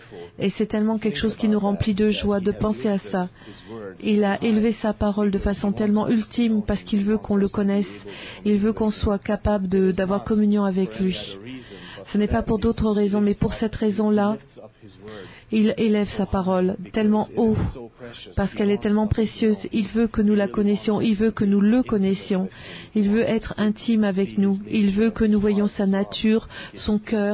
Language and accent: French; Budapest, Hungary; je suis de Hongrie, à Budapest.